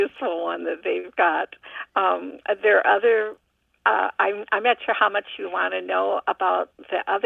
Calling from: Milwaukee, Wisconsin, United States; from Milwaukee.

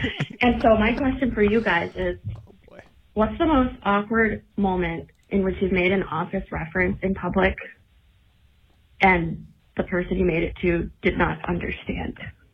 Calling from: San Diego, California, United States; Hi, guys. … I'm calling from San Diego.

